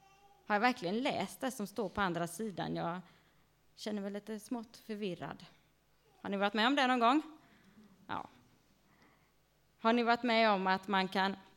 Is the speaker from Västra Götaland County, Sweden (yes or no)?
no; Vaggeryd, Jönköping County, Sweden; jag kommer ursprungligen ifrån Vaggeryd.